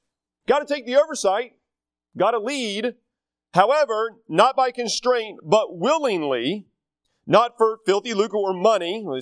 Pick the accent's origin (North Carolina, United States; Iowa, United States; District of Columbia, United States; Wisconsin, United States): North Carolina, United States; I grew up in North Carolina, and I have experience in this, unfortunately.